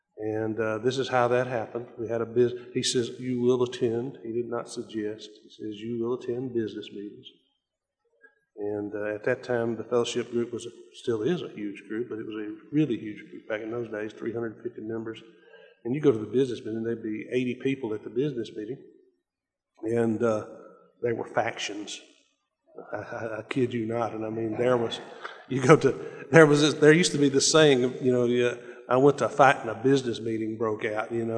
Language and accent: English; Shanghai, Alabama, United States; There's a little community outside northwest of Athens, Alabama called Shanghai. And that's where I grew up.